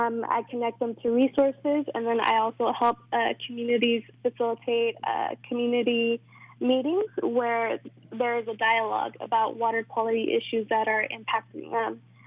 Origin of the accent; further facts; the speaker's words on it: Merced, California, United States; So I'm originally from Merced, California, which is in the Central Valley. And I am a first-generation student that moved to Santa Cruz in 2015.